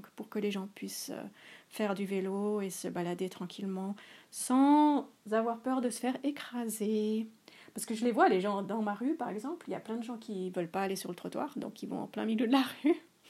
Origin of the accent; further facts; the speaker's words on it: Switzerland; accent: Swiss; Et puis, comme ça, vous pouvez entendre mes et puis mon accent suisse.